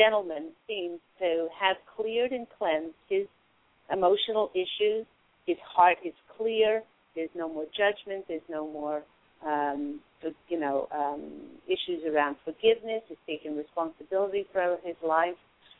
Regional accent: California, United States; You're a Callie girl like me.

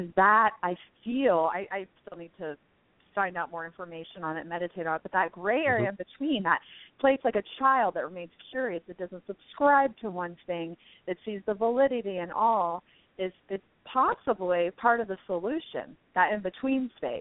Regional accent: Marysville, United States; But then I go to connect to where I grew up in Marysville

